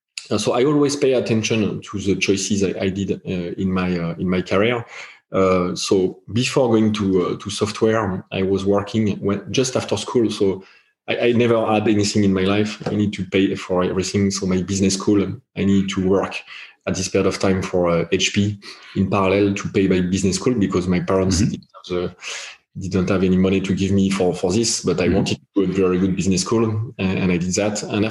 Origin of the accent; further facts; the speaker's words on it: France; accent: British; English is a second language; now in United Kingdom; Nobody will notice that with my British accent, but I'm French. Sorry for that. I live in the UK for 6 years